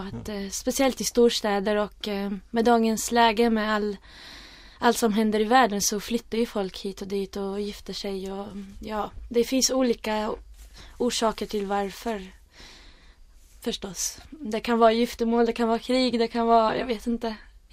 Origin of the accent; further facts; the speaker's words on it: Iraq; also born or lived in Sweden; jag kommer från Irak. Och sen är man här och då blir det att man känner sig... Mitt hem är ju Sverige, fast när jag är i Sverige så känner jag mitt hem är Irak.